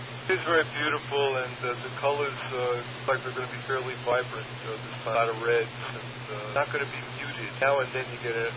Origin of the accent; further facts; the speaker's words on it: Forest Hills, New York, United States; Up in Forest Hills. I said, so did I. Where'd you go to high school? Forest Hills.